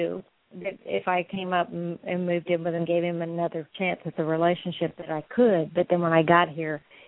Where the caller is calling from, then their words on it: Florida, United States; Okay, I'm sorry. … I'm calling from Florida